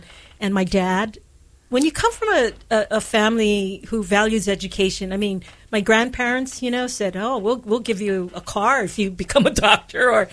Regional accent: Honolulu, Hawaii, United States; Well, I grew up in Makiki, and I went to, I'm a Merino Spartan, and I went there from about kindergarten to 12th grade

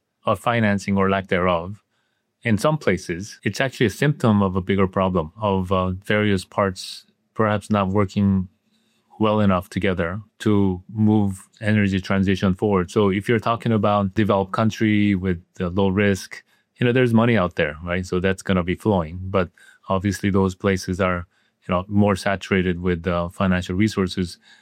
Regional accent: South Korea; moved away; In my home country in South Korea, energy was a foundation when the economic development started in the 50s and 60s.

